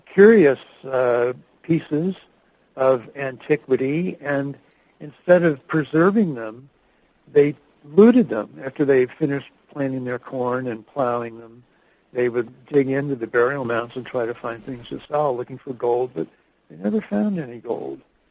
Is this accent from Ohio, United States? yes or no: yes; Cincinnati, Ohio, United States; also born or lived in New York City; I was born in New York City, but very early on, when I was about seven, and I'm in my 60s now, my father, who was an executive with the Form Ica Corporation, had to move to the home office in Cincinnati, Ohio